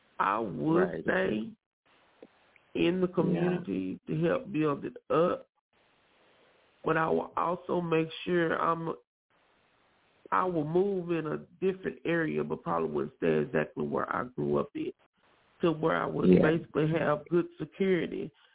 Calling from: Paris, Texas, United States; Good morning. … from Paris, Texas.

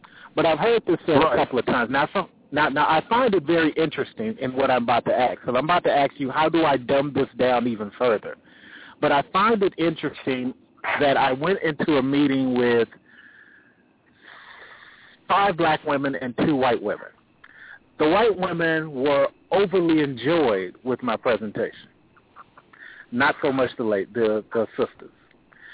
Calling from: Atlanta, Georgia, United States; in Atlanta, and I have somewhat of a challenging question.

